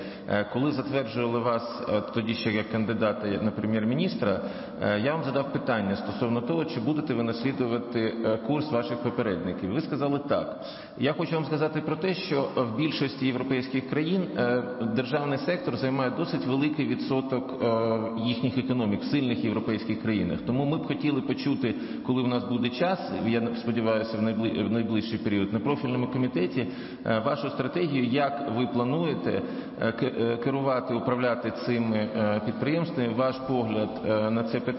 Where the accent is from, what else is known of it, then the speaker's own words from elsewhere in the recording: Odesa Oblast, Ukraine; в тому числі в моїй рідній Одеській області